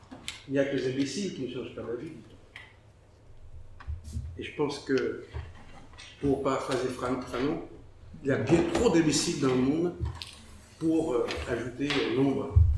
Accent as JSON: {"language": "French", "country": "Haiti", "said": "quand on est haïtien, c'est tous les jours Vertière"}